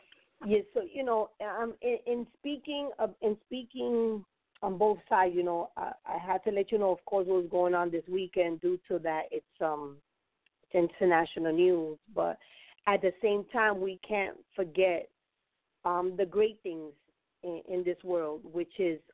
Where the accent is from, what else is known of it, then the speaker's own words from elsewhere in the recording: Puerto Rico; also born or lived in United States; So, you know, I love being an American, and I love being Puerto Rican, you know, I love being a Latina.